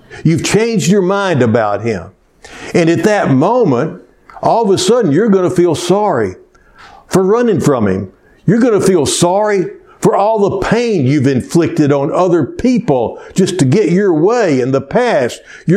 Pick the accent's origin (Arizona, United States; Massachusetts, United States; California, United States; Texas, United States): Texas, United States; Cleveland; Our first church, I grew up in First Methodist Church in Cleveland, Texas, just your basic traditional.